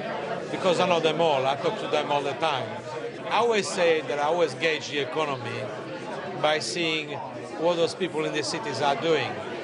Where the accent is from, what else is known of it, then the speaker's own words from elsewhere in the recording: Sardinia, Italy; now in London, United Kingdom; I come from Sardinia. And I own these 3 restaurants and a shop in London.